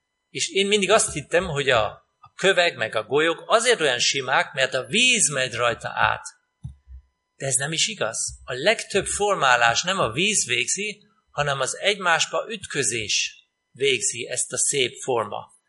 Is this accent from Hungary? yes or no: no; Germany; Hungarian is a second language; ez az én szülőfalum Németországban. Ott születtem, és ott nőttem fel, és nagyon szép hely. És ebben a kis faluban tovább, ott volt az én iskolámban is mindent